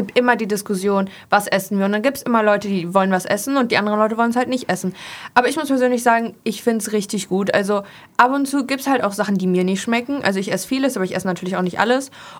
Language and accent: German; Germany; Als Deutsche gibt es ja bei uns während der Spargelzeit relativ häufig.